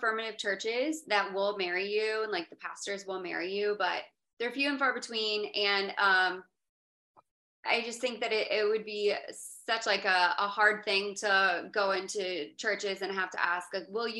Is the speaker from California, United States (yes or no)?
no; Florida, United States; Hillary's from Indiana. I'm from Florida.